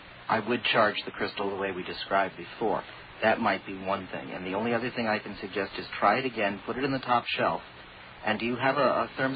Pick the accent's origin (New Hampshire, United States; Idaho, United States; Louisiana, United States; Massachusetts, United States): Massachusetts, United States; Boston; moved away; being a earthquake-conscious Californian now, Sam, I'm from Boston, where we don't really get earthquakes. We get blizzards